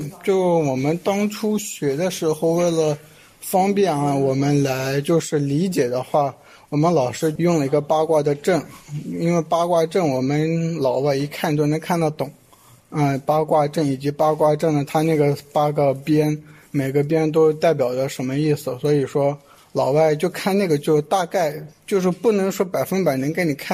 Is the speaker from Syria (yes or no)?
yes; Syria; Chinese is a second language; 我来自叙利亚，我今年是大四，东南大学的学生。